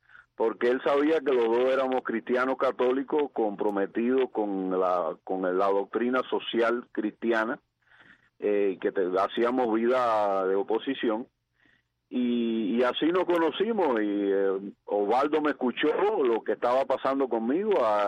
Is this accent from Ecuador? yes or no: no; Palma Soriano, Santiago de Cuba, Cuba; moved away as an adult; now in United States; Llevo 18 años en Arizona y soy de Palma Soriano, Santiago de Cuba.